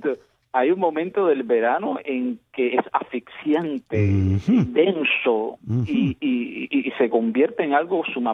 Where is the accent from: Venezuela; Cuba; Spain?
Cuba; Yo nací en Cuba